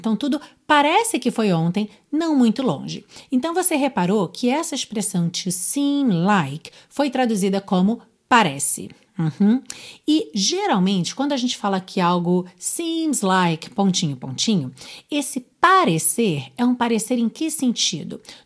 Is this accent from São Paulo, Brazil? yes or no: no; Rio de Janeiro, Brazil; Sou carioca, todo mundo que mora no Rio de Janeiro já entendeu essa frase, né?